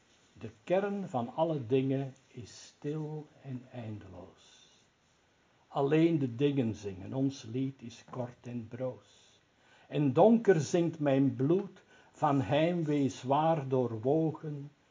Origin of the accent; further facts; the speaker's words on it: Flanders, Belgium; Ik ben een Vlaming hoor, ik zeg overal haas waar ze niet staan en waar ze moeten staan, zeg ik ze. Omdat ik weet, wij spreken normaal geen H uit nooit, hè.